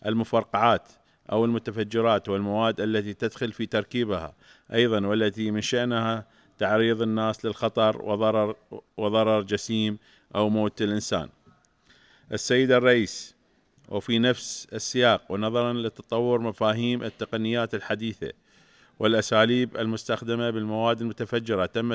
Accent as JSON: {"language": "Arabic", "country": "Iraq", "said": "نود أن نتقدم إلى ممثل بلدي العراق"}